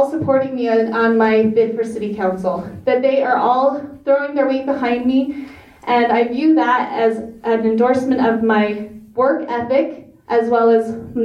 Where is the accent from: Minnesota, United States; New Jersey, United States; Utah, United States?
Utah, United States; I grew up in Utah County. I've lived in American Fork for 7.5 years now